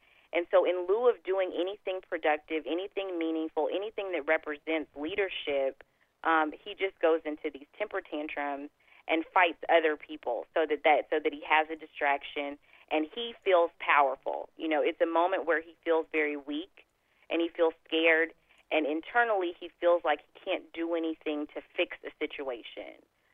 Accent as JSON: {"language": "English", "region": "Texas", "country": "United States", "said": "As a Southerner, as a Texan, it's always been apparent to me that there are people who really buy into the idea of the South rising again."}